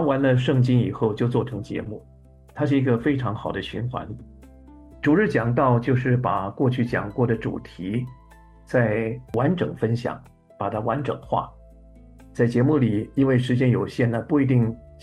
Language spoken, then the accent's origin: Chinese; Hunan, China; 母亲是山东人，我是湖南人，我妻子是广东人，